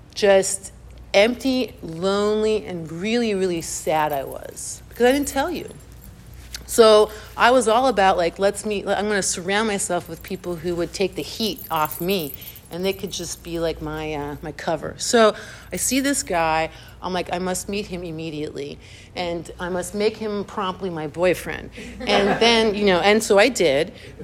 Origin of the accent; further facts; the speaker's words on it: Virginia, United States; now in New York, United States; So I moved to New York from Virginia where I grew up, and I get to New York